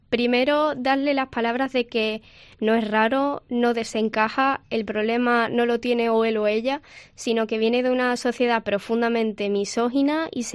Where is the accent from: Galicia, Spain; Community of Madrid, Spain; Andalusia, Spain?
Andalusia, Spain; Arcos de la Frontera; De por qué no encajo en mi pueblo, que es Argos de la Frontera